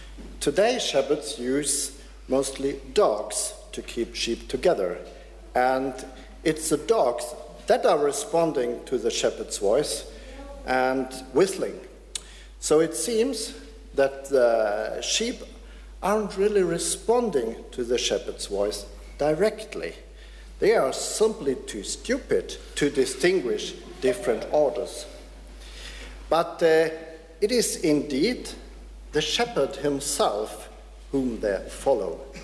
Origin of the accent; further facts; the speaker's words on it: Germany; also born or lived in northern Germany; Well, I was born in the north in Germany, close to the border to the Netherlands, but grew up in this house, first nearby Stuttgart, and then in a small town close to the Alps.